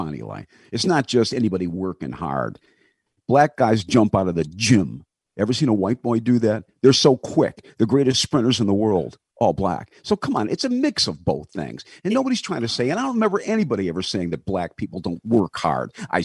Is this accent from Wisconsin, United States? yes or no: no; Grosse Pointe, Michigan, United States; When I was a boy growing up in Lily White, racist Grosse Pointe, Michigan